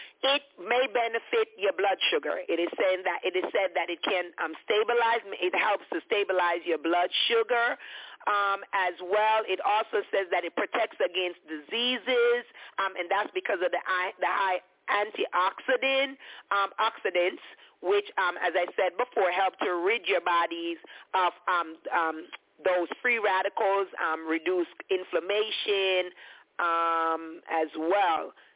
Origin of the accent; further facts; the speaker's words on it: Jamaica; However, growing up in Jamaica